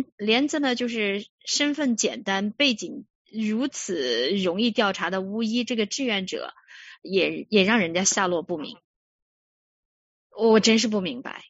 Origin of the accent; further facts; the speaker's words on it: Sichuan, China; 而且我也是四川人，